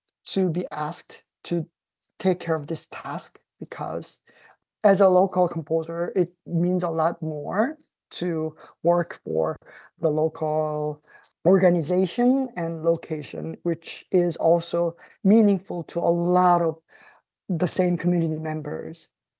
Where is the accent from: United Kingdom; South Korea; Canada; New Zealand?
South Korea; Seoul; English is a second language; now in San Diego, United States; my cross-Pacific move from my hometown Seoul, South Korea, to the U.S. And even in the U.S., I resettled a few times in four different states in 13 years.